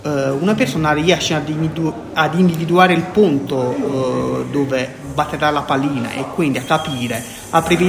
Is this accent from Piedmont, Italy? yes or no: no; Noci, Apulia, Italy; Io ho 38 anni e vengo dalla provincia di Bari, un paesino a 50 km, 55 km per l'esattezza, a Nuci.